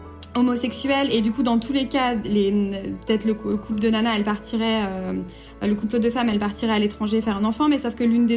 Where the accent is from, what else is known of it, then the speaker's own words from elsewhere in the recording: France; c'est des taux vraiment plus meilleurs taux que chez nous en France